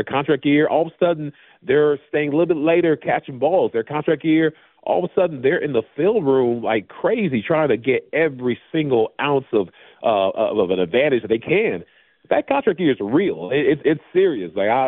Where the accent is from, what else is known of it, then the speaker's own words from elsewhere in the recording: Charleston, South Carolina, United States; I'm from Charleston, South Carolina, so I got a lot of friends and family who are Panthers fans.